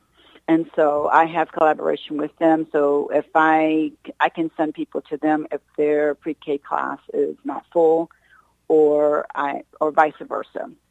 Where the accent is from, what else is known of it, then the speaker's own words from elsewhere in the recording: Virginia, United States; moved away as an adult; Well, I'm originally from Virginia, and so I moved here in 2013